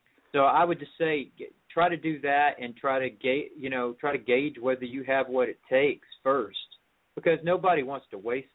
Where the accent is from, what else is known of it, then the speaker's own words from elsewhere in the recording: Chattanooga, Tennessee, United States; because my hometown didn't really have a country music scene. I'm from Chattanooga, Tennessee area.